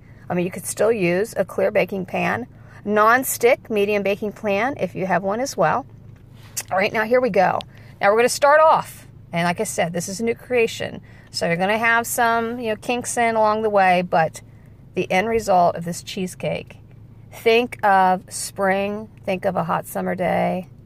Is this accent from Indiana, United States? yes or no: yes; Indiana, United States; So I have in our area, we are from Indiana